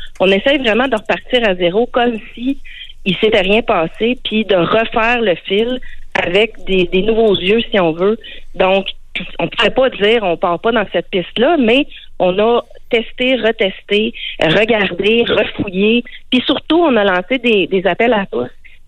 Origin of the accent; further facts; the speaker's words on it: Quebec City, Quebec, Canada; moi, j'ai habité la rue Belmont, je viens de Québec